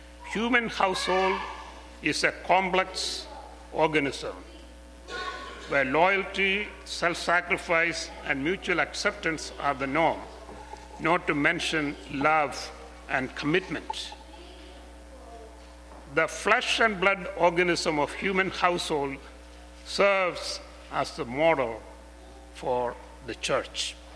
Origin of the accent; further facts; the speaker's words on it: India; growing up in India as a Marthoma Christian